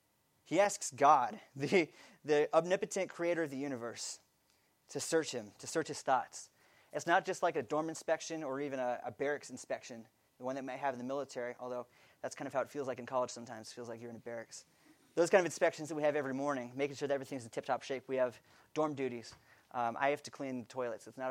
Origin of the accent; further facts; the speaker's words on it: California, United States; I grew up in California, so I surfed a lot, and I grew up on the beach, basically.